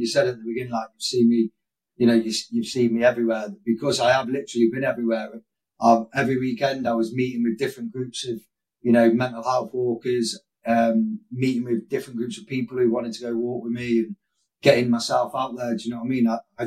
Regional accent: Stafford, West Midlands, United Kingdom; And anyway, I got back to my hometown, Stafford, where I live, to the station.

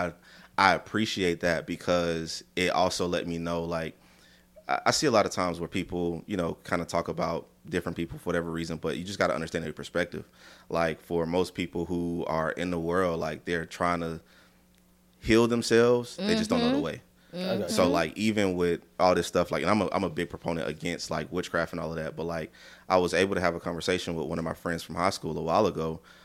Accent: Georgia, United States; I guess I'm Georgia born and raised, so raised in Clayton County.

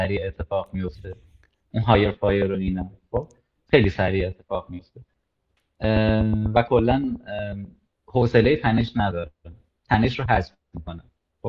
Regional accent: Tehran, Tehran Province, Iran; moved away; حالا من از تهران پاشدم اومدم

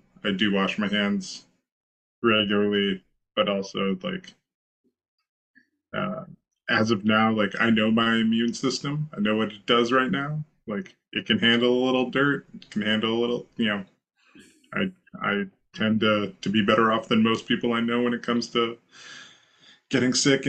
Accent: Canton, Ohio, United States; I'm from Canton, Ohio, so I expect the Hall of Fame to do stuff like

